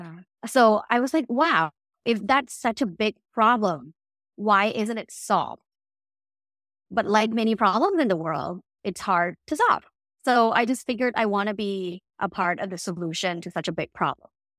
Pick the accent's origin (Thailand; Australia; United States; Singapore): Thailand; Bangkok; English is a second language; So I'm originally from Bangkok, Thailand. I grew up in a very, very sexually conservative environment. I went to an all-girls Catholic school, you know, taught by nuns.